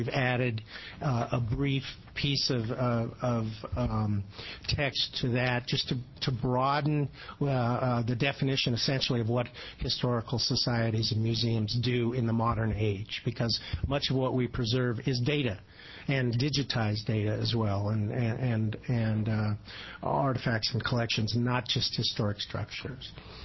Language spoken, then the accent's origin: English; Medford, Oregon, United States; Thank you again for holding your hearing in Medford. It's my hometown, by the way.